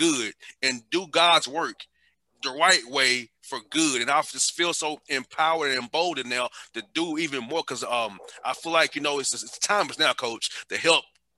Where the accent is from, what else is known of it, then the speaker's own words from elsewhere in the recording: Atlanta, Georgia, United States; I shared that I'm from Atlanta. I'm from the hood. I grew up not so great, but I got a radio show and a platform.